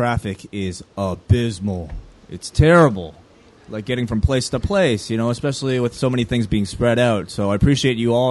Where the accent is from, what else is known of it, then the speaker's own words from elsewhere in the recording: Canada; Well, being Canadian, I think our equivalent would be like